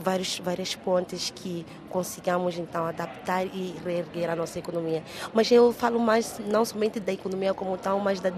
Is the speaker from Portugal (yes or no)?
no; Mozambique; o nosso ser como moçambicanos.